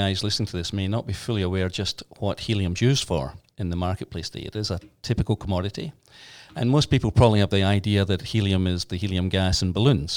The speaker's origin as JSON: {"language": "English", "region": "Scotland", "country": "United Kingdom", "said": "Originally the West Coast, a little place called Comores, which is in Ayrshire in Scotland."}